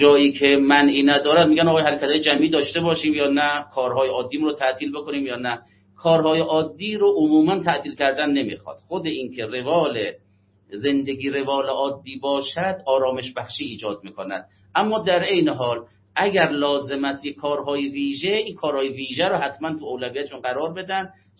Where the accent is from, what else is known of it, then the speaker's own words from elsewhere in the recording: Iran; همه ما ایرانی هستیم و ایرانی بودن برای ما بسیار مؤکد است